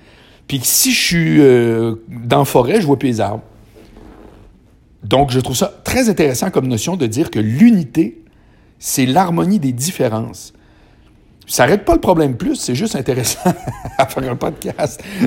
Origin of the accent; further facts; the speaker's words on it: Charlesbourg, Quebec, Canada; Moi, j'ai été élevé à Charlebourg avec des Chiliens qui étaient mes meilleurs amis, puis des Haïtiens.